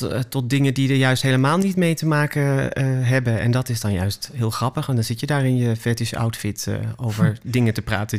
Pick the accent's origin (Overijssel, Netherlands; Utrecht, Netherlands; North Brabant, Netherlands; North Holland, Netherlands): North Brabant, Netherlands; Ik ben opgegroeid in Brabant.